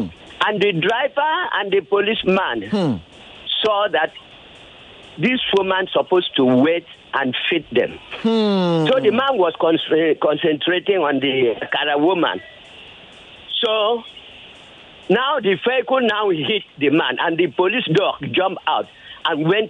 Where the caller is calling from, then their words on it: Bariga, Lagos, Nigeria; I'm calling from Bariga.